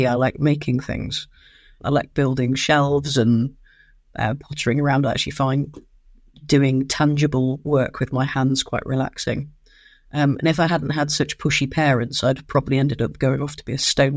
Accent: Leicester, East Midlands, United Kingdom; I was born in Leicester and grew up there, so I'm actually a Midlander, despite the Welsh surname.

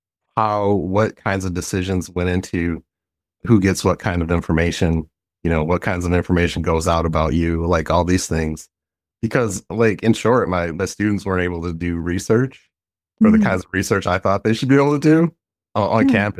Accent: Detroit, Michigan, United States; I didn't know her work when I was like a kid growing up in Detroit

